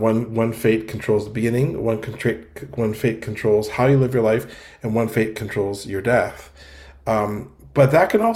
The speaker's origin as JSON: {"language": "English", "town": "Ottawa", "region": "Ontario", "country": "Canada", "tie": "born or raised there", "said": "It's a youth group of actors who are based in my hometown here of Ottawa, Canada."}